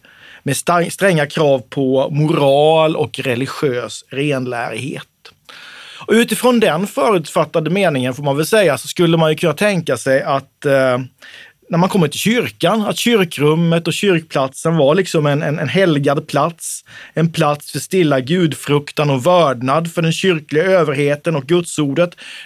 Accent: Småland, Sweden; Ja, jag har ju inte heller någon relation till hembränt, fast jag är smålänning.

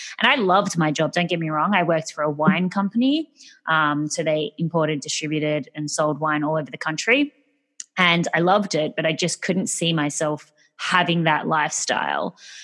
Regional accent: Australia; So I am Australian, as you can probably hear.

